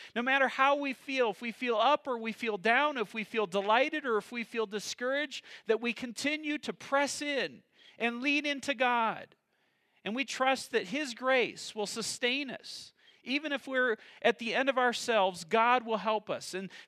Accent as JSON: {"language": "English", "region": "Michigan", "country": "United States", "tie": "born or raised there", "said": "Many of you know I grew up in Michigan."}